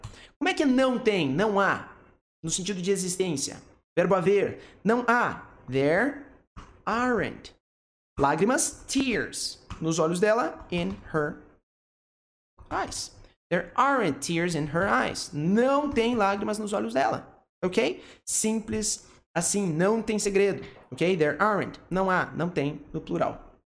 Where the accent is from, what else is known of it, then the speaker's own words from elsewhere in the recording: Curitiba, Paraná, Brazil; born there; pelo menos aqui em Curitiba, a cidade onde eu nasci